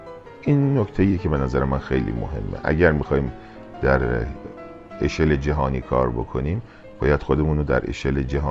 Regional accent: Iran; آقا من یک ایرانیم، در ایران زندگی میکنم

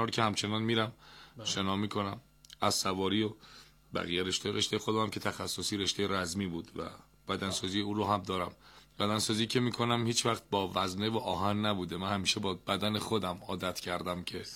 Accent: Iran; میگه ما ایرانیم، ایرانی، یه کشوری که گردشگریش فوق العاده است، فرهنگش فوق العاده است

